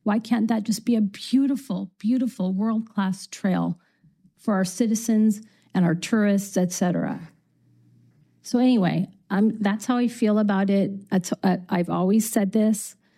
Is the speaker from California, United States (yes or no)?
yes; California, United States; So most of you may know that I grew up in Monterey County